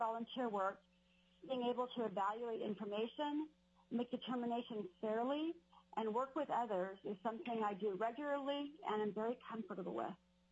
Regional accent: Anchorage, Alaska, United States; also born or lived in Zambia / Oregon / Washington; I was born in Zambia, Africa, and my family returned to Alaska when I was one. I've lived in Alaska all my life, except for during college while I was in Oregon, and for 3 years while I was outside working in Washington State in the 90s. I grew up in Anchorage

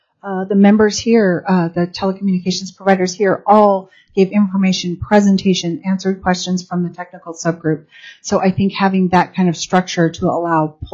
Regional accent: Alaska, United States; Those communities are native communities, like my hometown.

